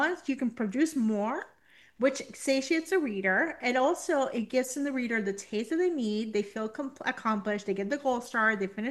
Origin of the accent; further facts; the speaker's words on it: Puerto Rico; I grew up in Puerto Rico where gossip is kind of like our storytelling.